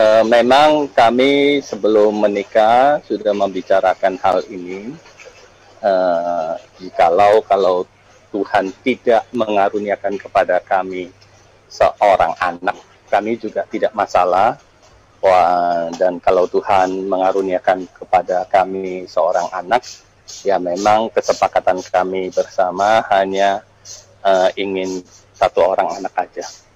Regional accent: Medan, North Sumatra, Indonesia; born there; now in Jakarta, Indonesia; lahir di Medan, dan saya sudah menikah, tinggal di Kelapa Gading

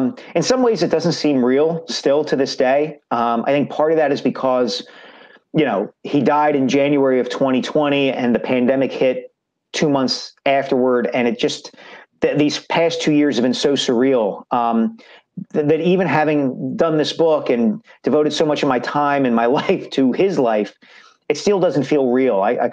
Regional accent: Upper Dublin Township, Pennsylvania, United States; I grew up in Upper Dublin Township, which is not far from Lower Merion. Demographically is very similar to the Lower Merion community.

